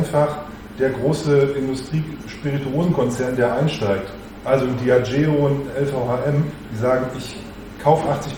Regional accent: Lower Saxony, Germany; Ich komme ja auch aus Niedersachsen.

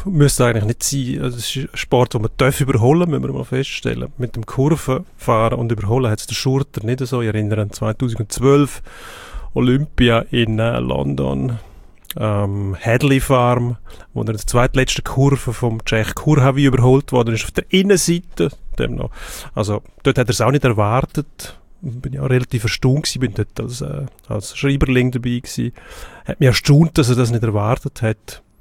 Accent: Chur, Grisons, Switzerland; Ich bin aus Chur

